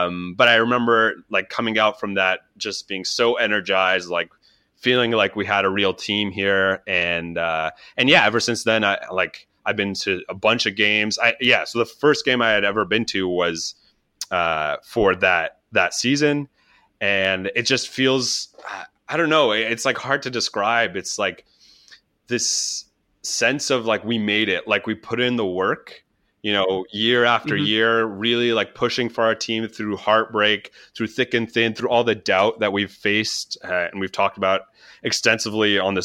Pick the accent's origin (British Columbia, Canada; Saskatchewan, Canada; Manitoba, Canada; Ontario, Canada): Ontario, Canada; Ottawa; I'm also from Ottawa originally